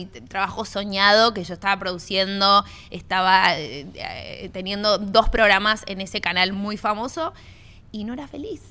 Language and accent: Spanish; Miami, Florida, United States; also born or lived in Argentina; Yo soy argentina, pero me crié acá en Miami. Entonces, mis amigas eran cubanas, mexicanas, venezolanas. Y yo digo, bueno, yo soy un mezclum de un poquito, un sancocho de todo eso.